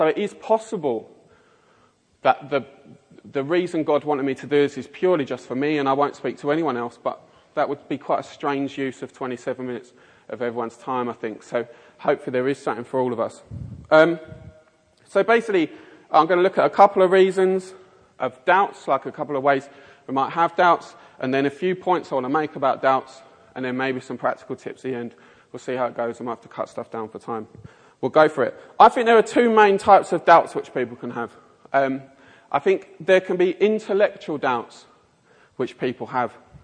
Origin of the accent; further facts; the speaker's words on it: London, United Kingdom; accent: Mockney; I should also apologise in advance for my appalling Mockney accent.